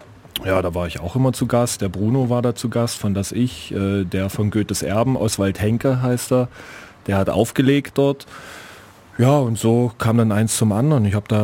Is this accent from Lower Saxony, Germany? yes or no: no; Dessau, Saxony-Anhalt, Germany; born there; now in Ulm, Germany; Ich bin gebürtiger Dessauer, in Dessau geboren, seit 1989 etwas weiter westlich, südwestlich und seit 96 dann in Ulm.